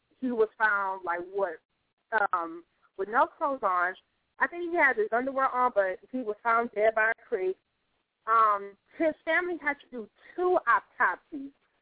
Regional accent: Beaumont, Texas, United States; But and even in my hometown in Beaumont, mind you, we had only one African-American superintendent.

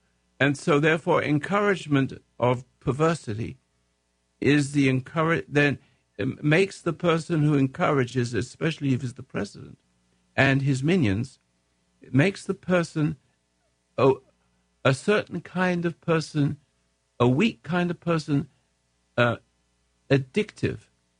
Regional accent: England, United Kingdom; I'm still English in a certain way.

